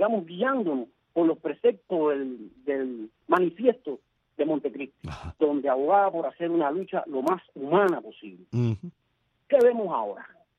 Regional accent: Cuba; somos nosotros los cubanos

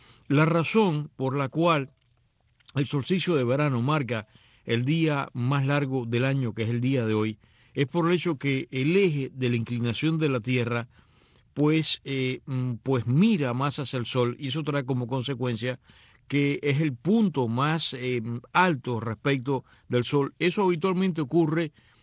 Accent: Cuba; now in Miami, United States; los cubanos que salimos de Cuba y venimos aquí a parar a Miami

